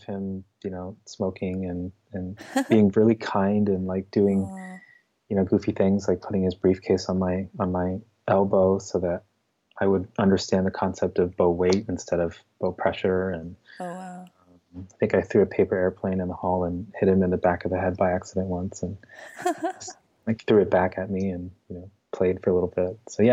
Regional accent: Ohio, United States; because I was growing up in Central Ohio

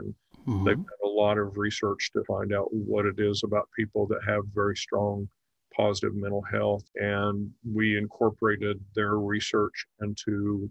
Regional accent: Kansas, United States; I grew up in Kansas, and in rural Kansas, we had, you know, same kinds of issues.

